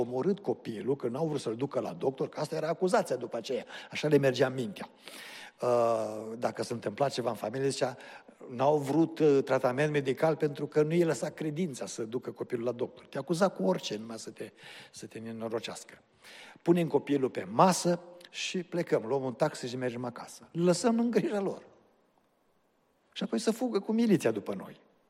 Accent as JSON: {"language": "Romanian", "town": "Cluj-Napoca", "region": "Cluj County", "country": "Romania", "said": "originea suntem din Cluj, dar locuiți în orașul acesta? Și am spus, nu locuim oficial, dar aici lucrez."}